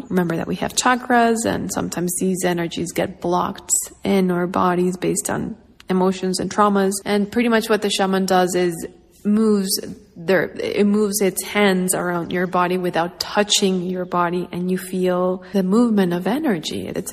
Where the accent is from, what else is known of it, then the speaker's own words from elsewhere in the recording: Santa Cruz, Bolivia; also born or lived in La Paz; And I was born in La Paz and I was raised in Santa Cruz, but still, as a Bolivian